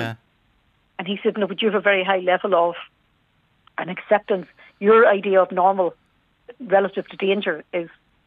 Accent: Lurgan, Northern Ireland, United Kingdom; moved away as an adult; I grew up in Lurgan in County Armagh.

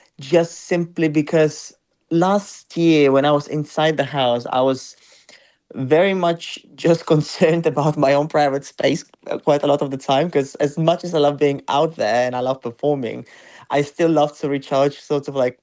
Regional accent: Ukraine; nobody still knew who I was back then because I was from Ukraine and I was just competing.

